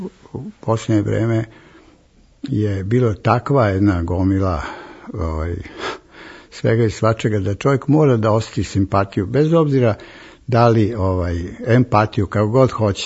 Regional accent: Serbia; Ali danas ja se izjašnjam, ja sam odrastao u Srbiji.

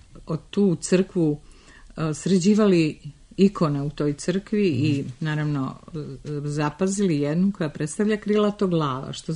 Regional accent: Žukovica, Budva Municipality, Montenegro; ja sam u stvari iz Žukovice ili sela Medigovići

